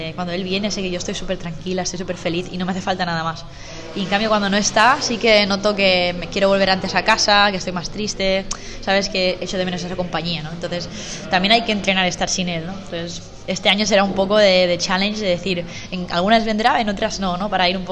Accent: Tarifa, Andalusia, Spain; now in Barcelona, Spain; No, Tarifa es mi casa, yo me considero súper andaluza y soy hija predilecta de Cádiz

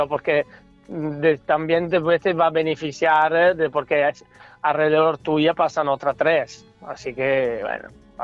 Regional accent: Monza, Lombardy, Italy; yo son 15 años que vivo aquí. Creo que ya conozco el 90%. Conozco casi más gente aquí que en Monza. Yo soy de Monza.

